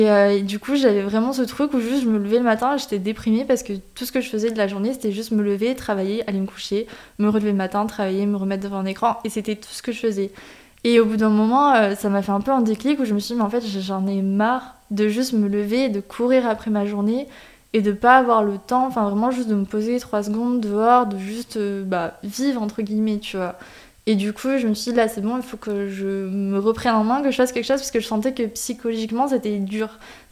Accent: Quebec, Canada; accent: Quebec; quand j'étais petite, j'ai grandi au Canada, donc j'avais vraiment l'accent québécois.

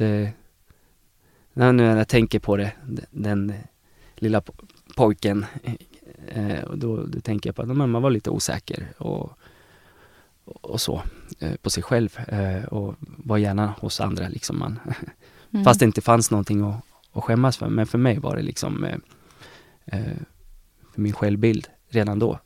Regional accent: Eskilstuna, Södermanland, Sweden; now in Uppsala, Sweden; Jag är uppvuxen i Eskilstuna. Bodde där i 37 år

